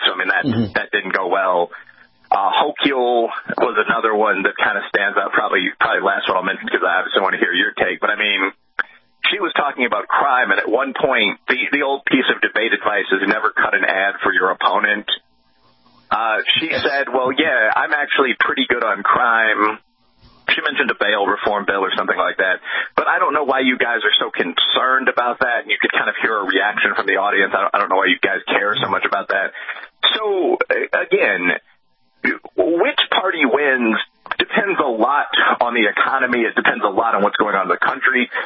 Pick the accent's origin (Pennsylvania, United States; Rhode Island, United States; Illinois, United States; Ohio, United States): Illinois, United States; Chicago; I mean, I'm from Chicago.